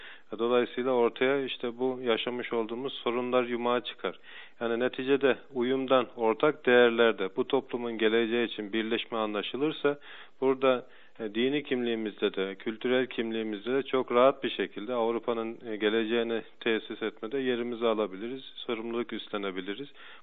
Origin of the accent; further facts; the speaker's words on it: Germany; Almanya'da doğma büyüme, eğitimimi de Almanya'da tamamladım.